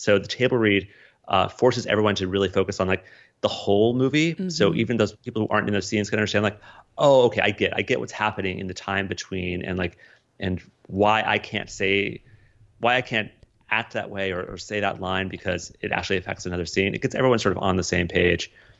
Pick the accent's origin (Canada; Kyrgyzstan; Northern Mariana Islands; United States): United States; Colorado; You know, I was, you know, growing up in Colorado, going to school in Des Moines, Iowa.